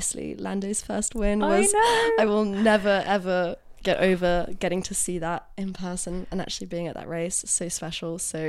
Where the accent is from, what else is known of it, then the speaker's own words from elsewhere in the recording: Dubai, United Arab Emirates; I grew up in Dubai, which is obviously very close to Abu Dhabi.